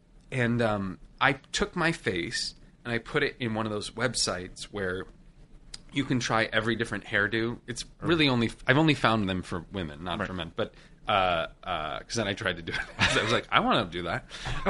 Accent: Washington, United States; I'm from Washington State.

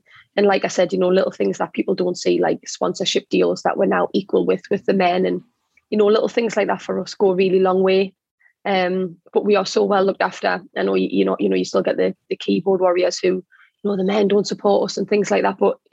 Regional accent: Newcastle, North East England, United Kingdom; It reminds me a lot of home. You know, I'm coming from Newcastle

